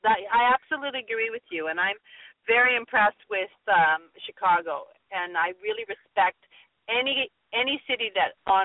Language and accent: English; Canada; I'm a Canadian who's in love with America.